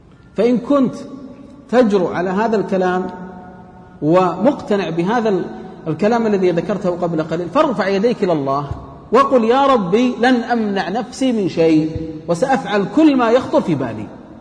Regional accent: Riyadh, Riyadh Province, Saudi Arabia; أن أحد الآباء عندنا في الرياض

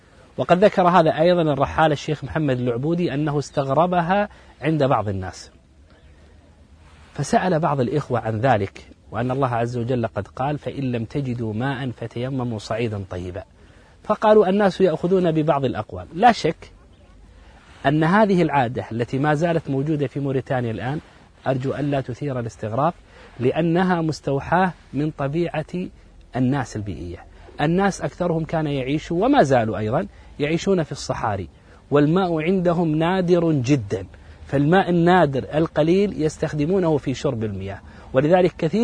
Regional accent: Saudi Arabia; في أحد العلماء عندنا في السعودية

